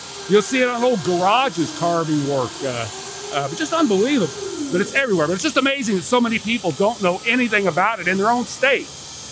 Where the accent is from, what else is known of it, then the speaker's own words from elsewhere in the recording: Indianapolis, Indiana, United States; I grew up in Indianapolis and people don't know anything about it really, but my address on my house was carved out of stone.